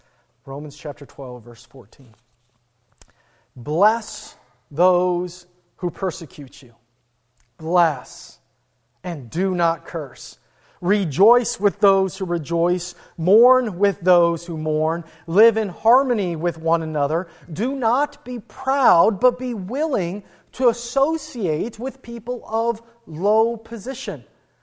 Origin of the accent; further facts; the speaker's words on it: North Dakota, United States; You see, I grew up in the Midwest, and a lot of my childhood when I was watching baseball was in North Dakota